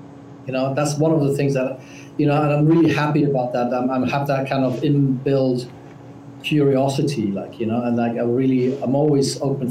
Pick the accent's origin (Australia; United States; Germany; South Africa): Germany; English is a second language; moved away as an adult; I was born and brought up in Germany.